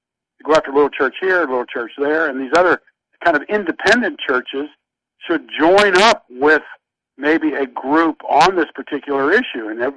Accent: Pittsburgh, Pennsylvania, United States; I was from Pittsburgh area as well.

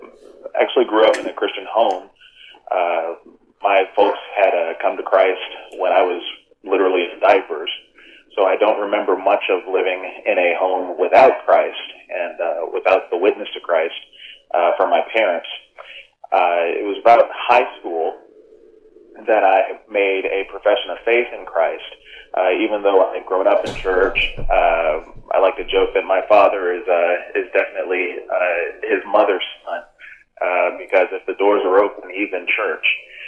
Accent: Maryland, United States; which I'm from the Maryland area. My parents were born and raised in D.C., and I grew up in southern Maryland.

